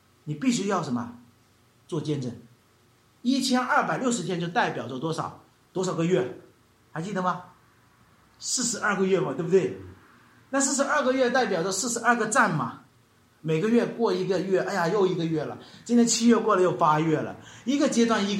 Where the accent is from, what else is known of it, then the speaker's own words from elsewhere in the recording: China; 我们中国人是有儿子和孙子之分对不对